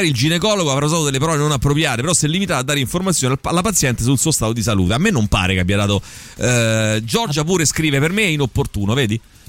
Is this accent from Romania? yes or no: yes; Romania; È vero, io sono rumena.